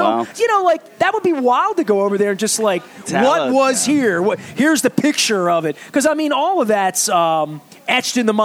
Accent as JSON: {"language": "English", "town": "Dundalk", "region": "Maryland", "country": "United States", "said": "I live downtown, right? I'm from Dundalk. I come to Costas. I go to Edgemere."}